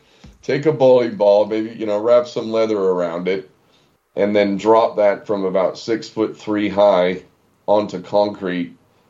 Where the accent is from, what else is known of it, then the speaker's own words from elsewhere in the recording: Hawaii, United States; But anyway, a Hawaiian, I'm a Hawaiian national.